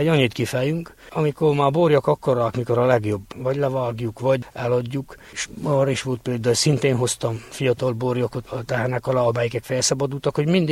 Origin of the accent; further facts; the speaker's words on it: Kükülőkeményfalva, Harghita, Romania; Kükülőkeményfalván születtem, ott is lakunk, gazdálkodunk a családommal.